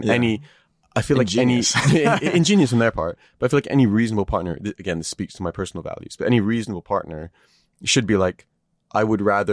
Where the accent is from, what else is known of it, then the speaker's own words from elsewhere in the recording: United Kingdom; I don't live in America. Sorry. I'm not sorry. What's wrong with me? I'm such a British apologist.